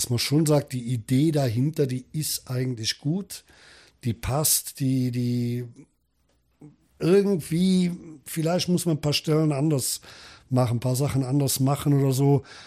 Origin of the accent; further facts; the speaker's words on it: Wimbach, Germany; ja, ich komme aus Wimbach wohlgemerkt.